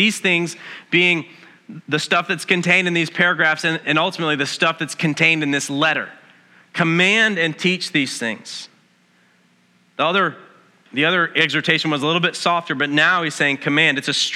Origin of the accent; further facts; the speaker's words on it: United States; No, I'm an American. You can't command me to do anything, right?